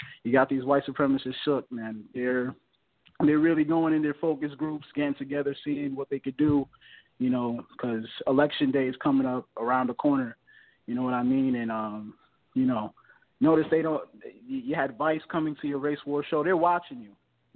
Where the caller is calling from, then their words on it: Macon, Georgia, United States; calling from Macon, Georgia.